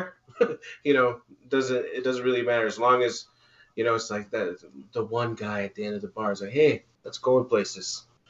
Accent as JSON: {"language": "English", "town": "Seattle", "region": "Washington", "country": "United States", "tie": "born or raised there", "said": "are a Seattle-based band. I grew up in Seattle."}